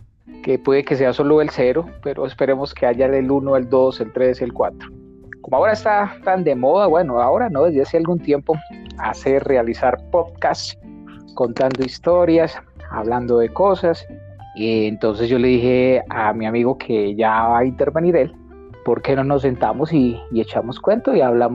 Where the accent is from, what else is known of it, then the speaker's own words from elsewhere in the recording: Manzanares, Caldas, Colombia; tengo 41 años. Soy de Manzanares Caldas